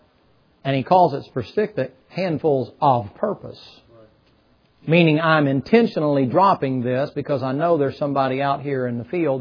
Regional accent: the South, United States; especially here in the South. I'm a Southerner.

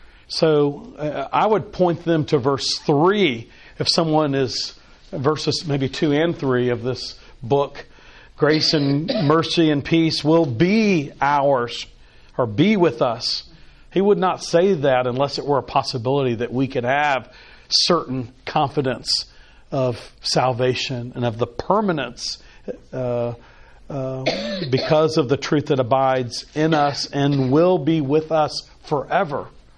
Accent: Texas, United States; Now, I grew up in Texas. In Texas, there are fences.

